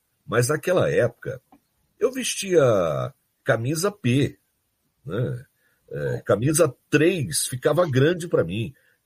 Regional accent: São Joaquim da Barra, São Paulo, Brazil; Eu nasci em Tuverava, que é próximo a São Joaquim da Barra, e fui para São Joaquim com 9 meses.

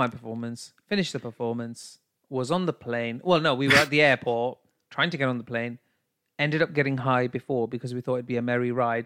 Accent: United Kingdom; And then being this British individual that says, chips and gravy, we don't talk about money over here

